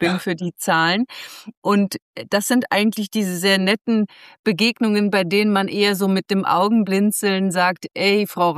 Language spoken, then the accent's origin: German; Mainz, Rhineland-Palatinate, Germany; born there; In Mainz geboren, da ist man ein Kind der Fasenacht.